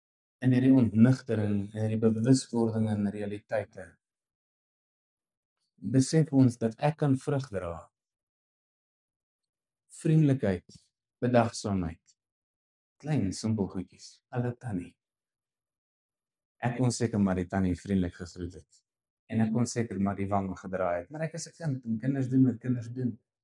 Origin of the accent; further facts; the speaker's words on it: Brits, North West, South Africa; in die dorp wat ek groot geword het in Brits